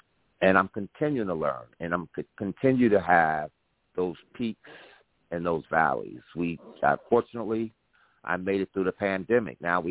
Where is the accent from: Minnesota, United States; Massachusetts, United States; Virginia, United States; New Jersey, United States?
New Jersey, United States; Because I can remember black-owned businesses that reminded me, I'm from Jersey